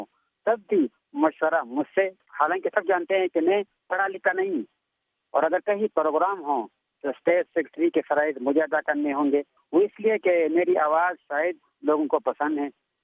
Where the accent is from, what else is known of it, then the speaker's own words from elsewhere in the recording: Kanai, Khyber Pakhtunkhwa, Pakistan; میرا تعلق پاکستان کے خیبر پختونخوا کے ضلع بڑگرام کے خوبصورت گاؤں کنائی سے ہے.